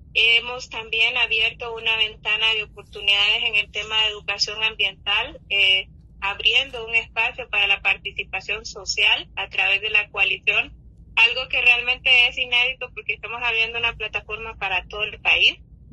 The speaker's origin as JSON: {"language": "Spanish", "country": "Honduras", "said": "Estamos más activos como hondureños preocupados del ambiente."}